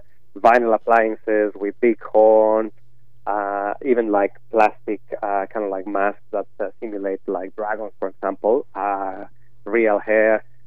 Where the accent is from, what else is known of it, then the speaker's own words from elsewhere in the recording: Mexico; Well, I'm from Mexico, and we have a group of Mexicans